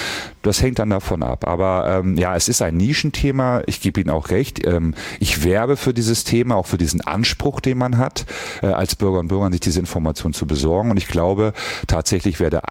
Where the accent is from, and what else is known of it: Mecklenburg-Vorpommern, Germany